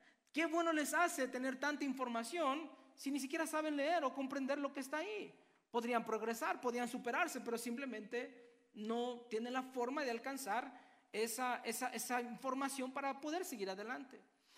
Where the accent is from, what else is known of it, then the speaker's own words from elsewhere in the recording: Mexico; yo vengo de México, yo nací en México